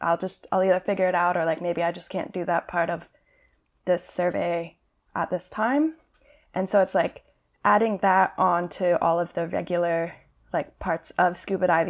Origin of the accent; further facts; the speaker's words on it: Colorado, United States; And even though growing up in Colorado, we didn't have the ocean, all of my science classes there were I don't know.